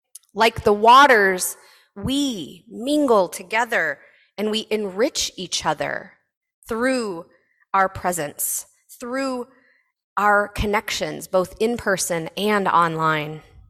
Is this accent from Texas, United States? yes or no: yes; Texas, United States; also born or lived in Memphis, Tennessee; I grew up relatively near the Trinity River in Texas. I spent a few years enjoying the mighty Mississippi in Memphis, Tennessee.